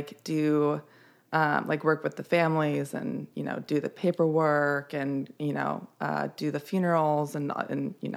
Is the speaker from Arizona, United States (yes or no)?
yes; Mesa, Arizona, United States; born there; also born or lived in Tempe / Scottsdale; I was born in Mesa, and then I lived in Tempe and Scottsdale when I went to college, so when I went to ASU.